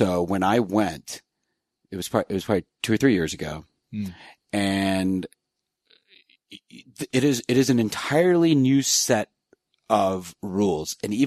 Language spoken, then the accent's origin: English; East Coast, United States; I mean, I'm from the East Coast.